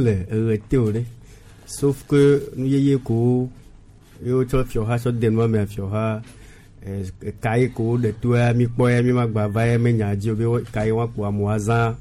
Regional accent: Togo; je suis togolais tout comme ni je suis pas benin moi

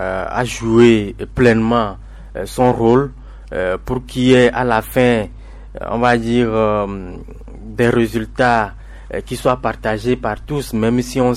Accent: Togo; nous sommes Togolais

